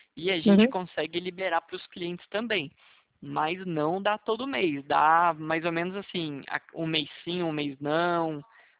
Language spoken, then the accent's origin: Portuguese; Jacareí, São Paulo, Brazil; eu não sei andar muito bem em São José porque eu sou de Jacareí, né?